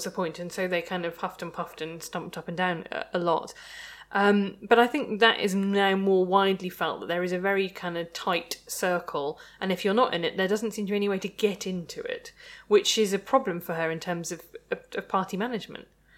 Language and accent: English; Midlands, United Kingdom; And B, I'm from the Midlands.